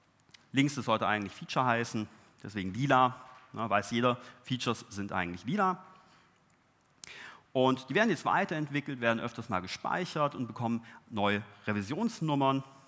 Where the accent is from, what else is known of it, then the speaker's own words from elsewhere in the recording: Southern Germany, Germany; Jetzt dürfen Sie dreimal raten, wo ich herkomme. Genau. Aus dem wunderschönen Süden Deutschlands.